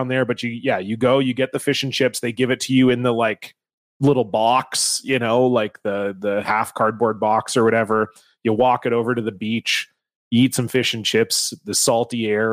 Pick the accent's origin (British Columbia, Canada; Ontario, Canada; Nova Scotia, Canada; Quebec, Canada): British Columbia, Canada; White Rock; I grew up in White Rock, BC.